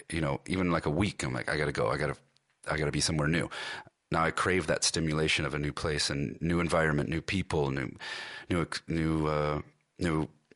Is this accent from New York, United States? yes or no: no; Cleveland, Ohio, United States; Where I was lucky enough to have an arts program where I grew up in Cleveland, Ohio, in the school that I went to, and I loved those teachers.